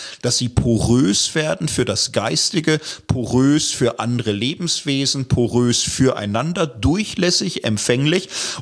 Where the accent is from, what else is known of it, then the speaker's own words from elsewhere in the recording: Gelsenkirchen, North Rhine-Westphalia, Germany; Ich komme aus Gelsenkirchen, Stadtkind und so